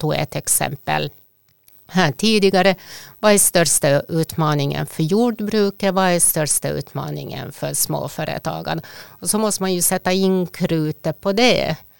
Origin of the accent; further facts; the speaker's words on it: Finland; born there; first language Swedish; Jag är själv född i ett samhälle där jag inte kan använda mitt modersmål. Jag kan inte prata svenska i Finland.